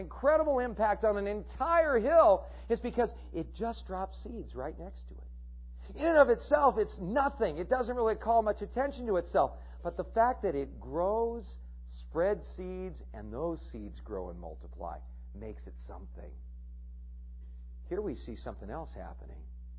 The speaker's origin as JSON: {"language": "English", "region": "California", "country": "United States", "tie": "born or raised there", "said": "One thing I have never seen in all the years I grew up in Southern California was this"}